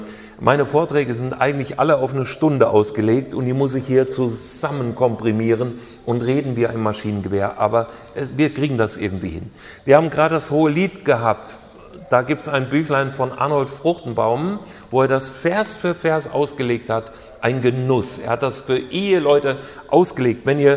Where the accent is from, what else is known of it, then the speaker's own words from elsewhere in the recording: Hesse, Germany; aber sogar Hessen bauen manchmal ein Haus. Ja? Und jetzt wisst ihr auch, wo ich herkomme.